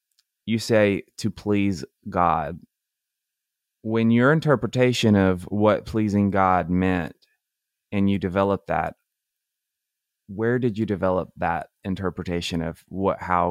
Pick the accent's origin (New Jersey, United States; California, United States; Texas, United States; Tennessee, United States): Tennessee, United States; Brentwood; Like, I grew up in Brentwood, Tennessee